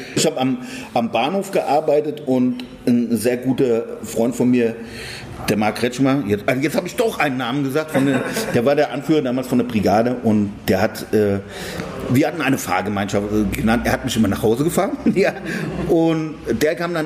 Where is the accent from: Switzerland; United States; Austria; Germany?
Germany; Frankfurt, Hesse; für mich als Frankfurter...